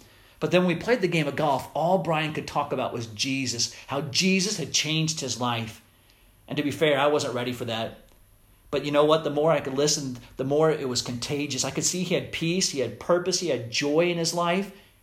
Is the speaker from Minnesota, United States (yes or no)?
no; Missouri, United States; Now living back in my home state of Missouri, there in the United States